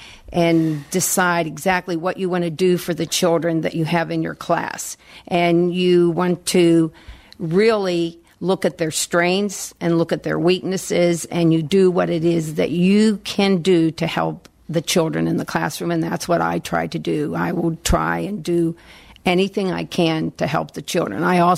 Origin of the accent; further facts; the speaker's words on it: Natrona Heights, Pennsylvania, United States; Yes, I enjoyed growing up in Natrona Heights.